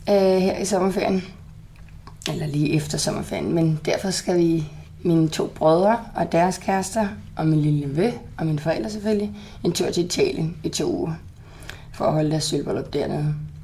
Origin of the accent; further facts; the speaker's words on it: Vandensbæk, Capital Region of Denmark, Denmark; also born or lived in Herlev; Jeg er født i Herlev. Men opvokset i Vandensbæk, fra jeg var 8 år eller sådan noget, flyttede vi til Vandensbæk.